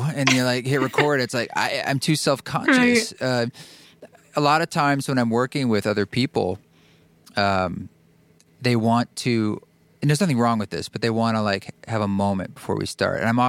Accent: Salem, Oregon, United States; also born or lived in Portland, Oregon; I grew up in Salem, Oregon.

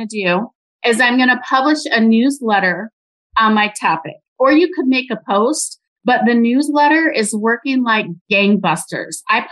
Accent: Michigan, United States; I'm originally from Michigan.

